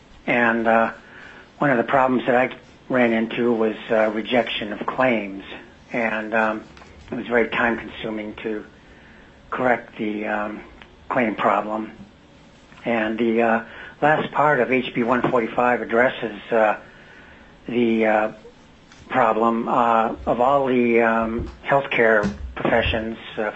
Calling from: Palmer, Alaska, United States; I'm calling from Palmer, and I had a small office pharmacy in Wasilla

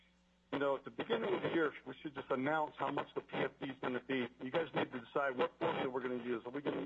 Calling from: Wasilla, Alaska, United States; Hey, I'm calling from Wasilla.

